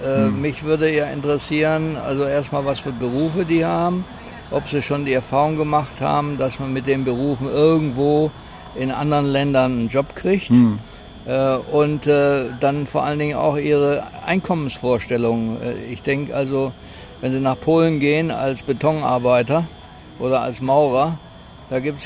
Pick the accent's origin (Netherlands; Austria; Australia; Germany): Australia; Also ich bin Australier und deswegen darf ich nur 90 Tage in der EU bleiben